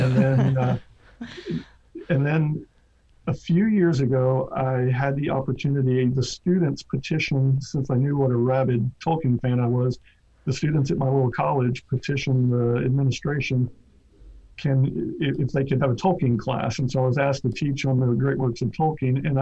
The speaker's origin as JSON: {"language": "English", "region": "Texas", "country": "United States", "tie": "born or raised there", "moved": "as an adult", "lives_now": "Florida, United States", "said": "Well, I was born and raised in Texas. I've been in Florida since 1992"}